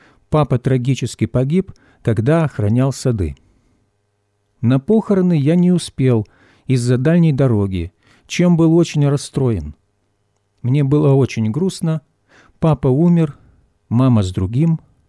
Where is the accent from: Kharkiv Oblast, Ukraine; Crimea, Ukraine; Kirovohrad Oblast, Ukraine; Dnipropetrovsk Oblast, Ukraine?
Kharkiv Oblast, Ukraine; Bedryagi; born there; Родился я в Харьковской области, в поселке Бедряги.